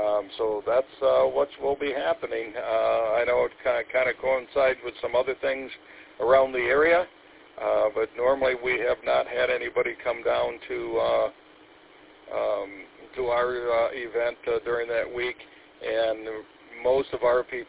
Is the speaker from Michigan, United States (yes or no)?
yes; Michigan, United States; I said I was from Michigan, and he asked